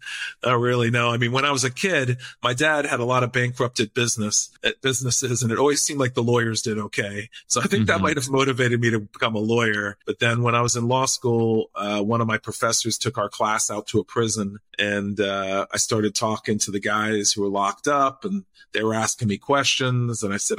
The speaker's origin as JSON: {"language": "English", "country": "Puerto Rico", "tie": "born or raised there", "said": "I live right on the border and I speak Spanish from growing up in Puerto Rico."}